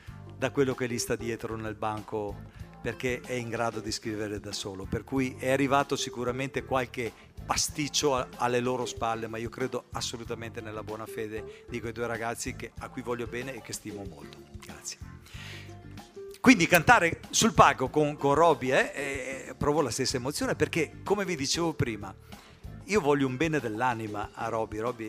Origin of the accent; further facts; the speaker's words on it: Treviso, Veneto, Italy; mi sono di Treviso